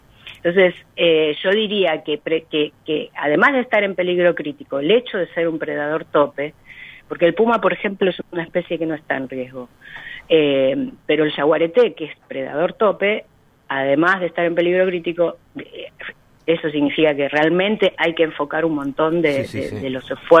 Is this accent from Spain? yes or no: no; Buenos Aires, Argentina; Pasé más de 10 años estudiando afuera y me quedó un poquito. Alguna gente lo detecta, pero no, yo soy porteña. Pero me pasa que alguna gente me siente algún acento y tiene que ver con la mezcla de haber estado hablando en otro idioma.